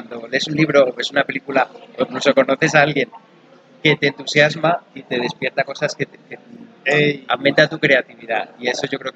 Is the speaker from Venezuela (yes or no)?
no; Madrid, Community of Madrid, Spain; No, soy de Madrid. Lo cual es estupendo porque cuando me preguntan que si es autobiográfico, pues claro, que no, porque yo siempre he vivido en Madrid.